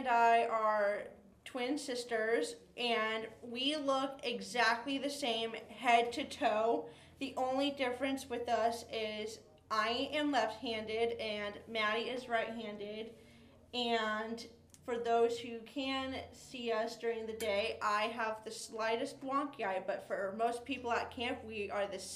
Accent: Arroyo Grande, California, United States; I am from Arroyo Grande, California. That's around San Luis Obispo area.

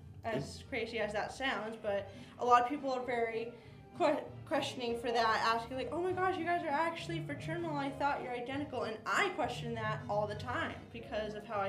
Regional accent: Arroyo Grande, California, United States; I am from Arroyo Grande, California. That's around San Luis Obispo area.

